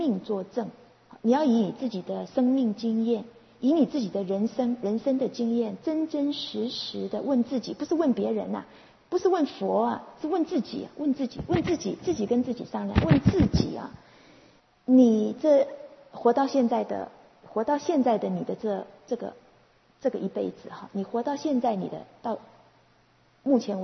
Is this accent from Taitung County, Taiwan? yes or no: no; Hsinchu, Taiwan; moved away as an adult; 我小的时候哈，一直到我离开，我在新竹，我生在新竹，在新竹长大，我新竹人，一直到我离开新竹到台北念大学